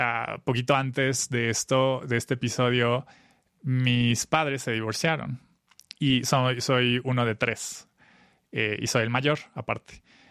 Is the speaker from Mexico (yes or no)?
yes; State of Mexico, Mexico; Yo nací en Texcoco, pero crecí en lo cerca de donde ahora es el nuevo aeropuerto de el AIFA, en el norte de Ciudad de México, Estado de México, rumbo a Pachuca, pero en una comunidad muy pequeña